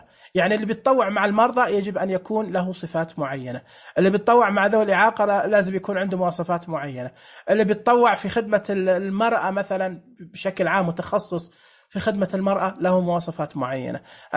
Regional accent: Mecca, Makkah Province, Saudi Arabia; أو في عندنا في مكة مثلا

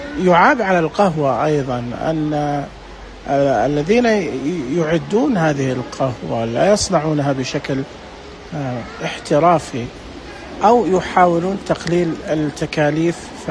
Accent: Taif, Makkah Province, Saudi Arabia; يعني إحنا عندنا في الطائف كثير من المشاريع ما تبدأ إلا في الصيف

